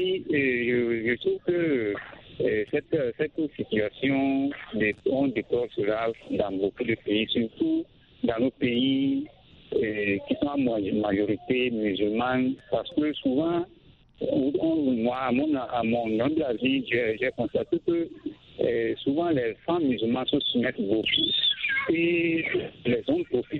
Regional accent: Togo; Mais chez moi, au Togo, bon, je ne trouve pas ça tellement

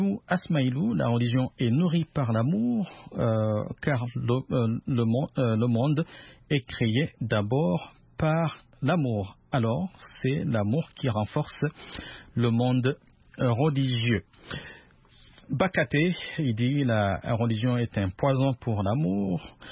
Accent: DR Congo; Ici chez nous en RDC

